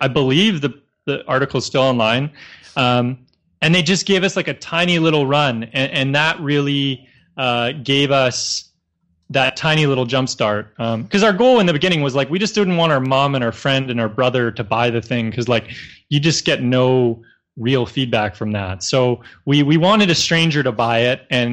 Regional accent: Canada; if I was to come to the States and start fulfilling packages as a Canadian with no visa

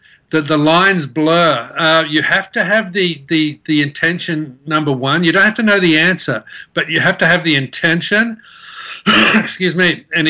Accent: Western Australia, Australia; because I was from Western Australia

